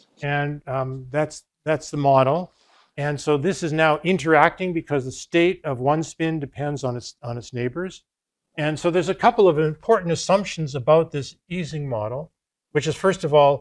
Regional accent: Canada; And in honor of the fact that I'm in my home country, I'll spell this Canadian way

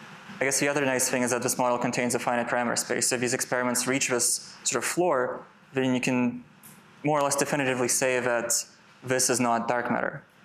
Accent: Canada; I'm from Canada. I shouldn't be making these mistakes.

